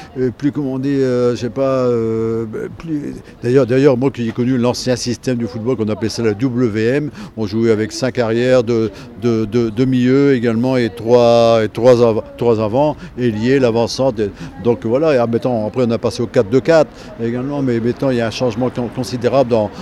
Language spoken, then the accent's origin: French; Arras, Hauts-de-France, France; moi natif des mines, je suis d'Arras hein, maintenant, mais disons natif des mines